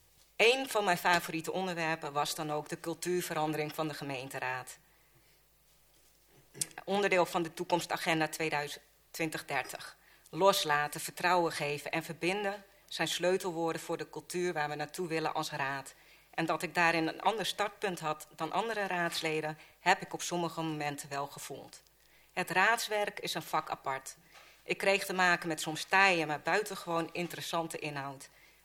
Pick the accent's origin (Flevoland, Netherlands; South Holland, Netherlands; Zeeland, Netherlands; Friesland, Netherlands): Flevoland, Netherlands; Almere; now in Asten, Netherlands; opgegroeid in Almere en sinds 3 jaar woonachtig in Asten.